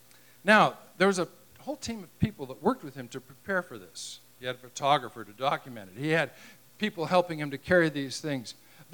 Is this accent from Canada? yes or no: yes; Vancouver, British Columbia, Canada; I'm from Vancouver, British Columbia. I know, why would I live here if I'm from there, right? But yeah, I'm from Vancouver, British Columbia